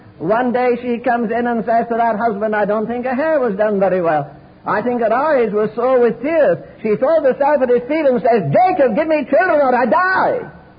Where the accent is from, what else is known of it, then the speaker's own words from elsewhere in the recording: England, United Kingdom; I'm an Englishman. No, no, no. I'm a Christian.